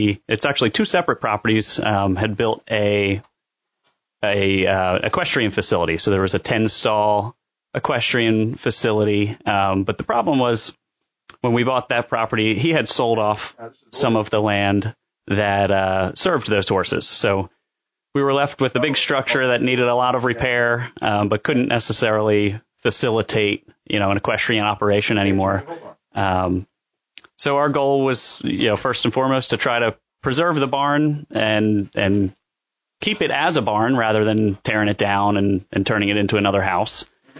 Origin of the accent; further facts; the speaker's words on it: Haverford, Pennsylvania, United States; my wife and I moved from Springfield Township, is where we lived beforehand. I'm from Haverford originally.